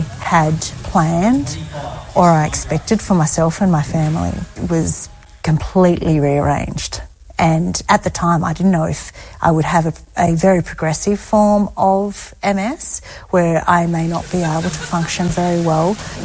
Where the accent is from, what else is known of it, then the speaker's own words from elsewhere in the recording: Great Dividing Range, Australia; I grew up mustering in the Great Dividing Range with my dad.